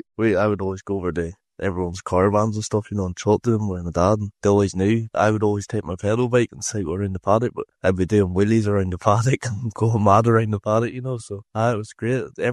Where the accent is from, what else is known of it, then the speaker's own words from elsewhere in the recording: Northern Ireland, United Kingdom; I'm from Northern Ireland, Corrine. I'm 19 years old.